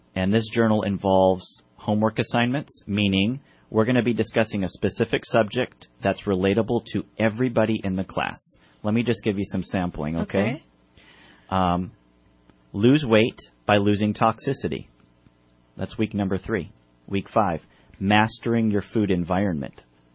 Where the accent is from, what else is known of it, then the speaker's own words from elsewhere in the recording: Wisconsin, United States; also born or lived in Spain; I was raised in Wisconsin, but born